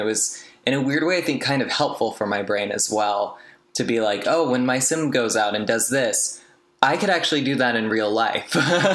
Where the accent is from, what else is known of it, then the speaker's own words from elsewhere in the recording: North Carolina, United States; So I grew up in North Carolina, and, my family was really homophobic.